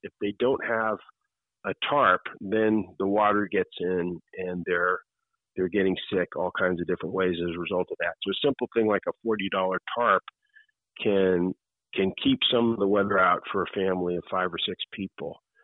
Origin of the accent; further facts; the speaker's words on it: United States; growing up in America, they used to talk about the nuclear family.